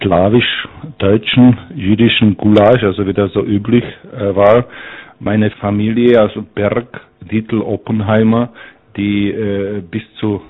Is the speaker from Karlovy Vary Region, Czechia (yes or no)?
no; Olomouc, Olomouc Region, Czechia; German is a second language; Ich komme aus Olomouc, Olmütz.